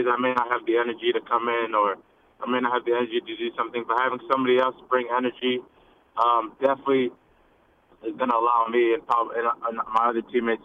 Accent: London, United Kingdom; moved away; It's a cereal that I grew up eating in London.

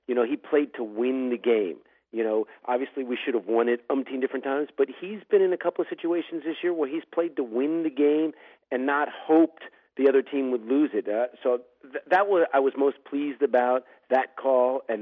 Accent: Piedmont, California, United States; also born or lived in Oakland; Well, I was born in Oakland. I grew up in Piedmont, California, you know, which is diehard Raider country.

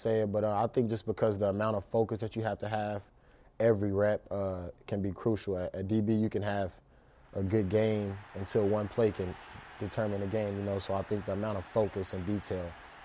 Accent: Kansas City, United States; I as a kid, I grew up in Kansas City, understanding always the rivalry and how big of a game it always was between Oakland and Kansas City.

